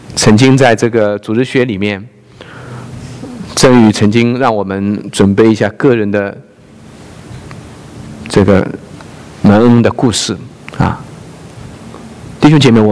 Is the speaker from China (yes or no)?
yes; China; 我看到我们中国人其实历史当中实际上很苦，很苦难的，很危险